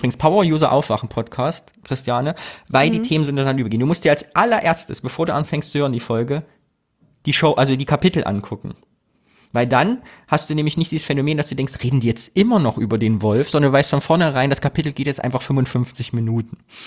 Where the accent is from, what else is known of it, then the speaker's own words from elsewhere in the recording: Thuringia, Germany; Also ich komme ja auch aus Thüringen ursprünglich, ne, vom fast platten Land.